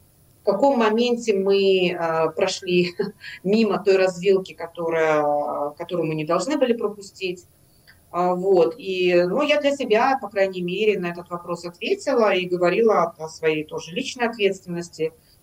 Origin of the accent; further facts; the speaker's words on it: Belarus; moved away as an adult; когда я выехала из Беларуси в 22-м году